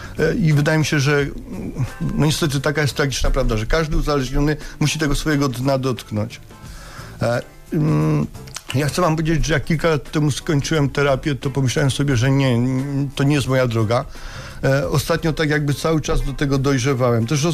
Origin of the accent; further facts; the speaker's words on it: Lesser Poland, Poland; Ja jestem góralem w ogóle, pochodzę z Podhala, z takiej małej miejscowości.